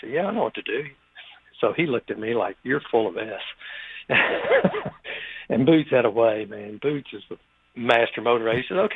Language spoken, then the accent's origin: English; Nashville, Tennessee, United States; from Nashville, Tennessee.